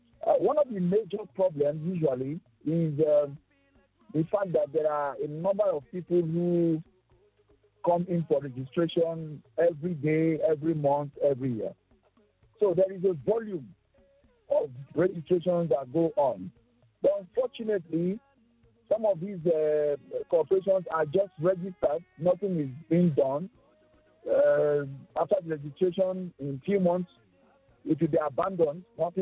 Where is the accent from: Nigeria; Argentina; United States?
Nigeria; Niger Delta; now in Lagos, Nigeria; I'm resided in Lagos, Nigeria. Mm-hmm. I'm from the Niger Delta part of the country.